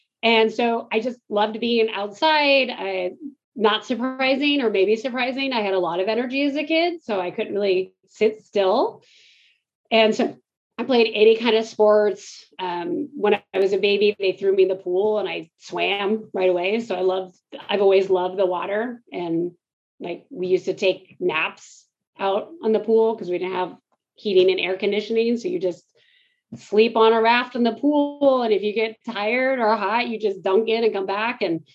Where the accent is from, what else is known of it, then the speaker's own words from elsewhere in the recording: El Dorado Hills, California, United States; I was born here in El Dorado Hills.